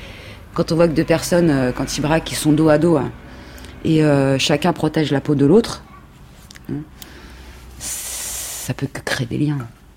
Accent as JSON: {"language": "French", "town": "Ivry-sur-Seine", "region": "Île-de-France", "country": "France", "said": "parce que je suis d'Ivry-sur-Seine, donc c'est une petite ville."}